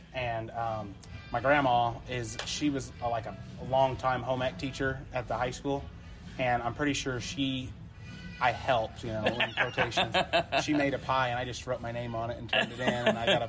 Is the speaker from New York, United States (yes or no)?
no; Kansas, United States; But I'm from Kansas, so Kansas is pretty cold normally too.